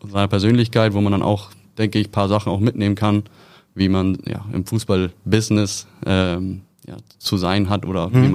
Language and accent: German; Hamburg, Germany; ich als Hamburger